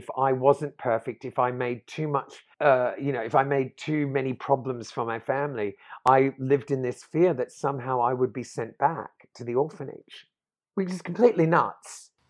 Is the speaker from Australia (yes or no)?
yes; Australia; when I was younger, you know, growing up in Australia in the 80s, I wanted to dance